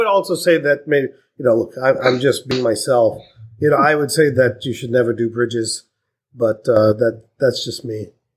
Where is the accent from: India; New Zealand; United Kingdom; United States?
India; you know, I'm Indian, so I'm relatively frugal.